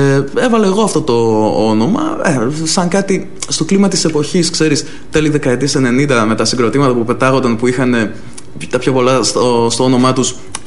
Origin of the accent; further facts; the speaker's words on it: Kavala, Eastern Macedonia and Thrace, Greece; born there; Γεννήθηκα στην Καβάλα ένα χειμωνιάτικο βράδυ ήταν.